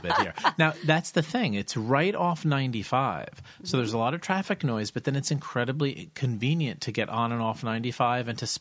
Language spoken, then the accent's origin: English; New Jersey, United States; Now, our geography is that we are from New Jersey.